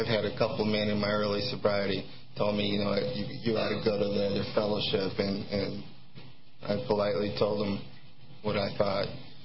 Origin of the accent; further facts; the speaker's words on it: Santa Clara, California, United States; And back then, I lived in Santa Clara. I was brought up in Santa Clara